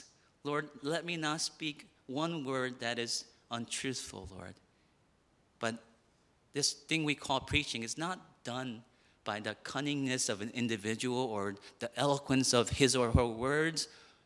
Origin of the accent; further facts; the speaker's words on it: South Korea; growing up in Korea, we had heard stories and rumors of how awesome America was.